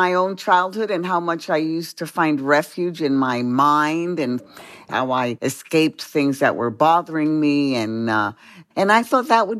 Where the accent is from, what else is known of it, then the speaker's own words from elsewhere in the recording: New York City, New York, United States; I was born in New York City. I was born in Bellevue Hospital and raised in the Bronx.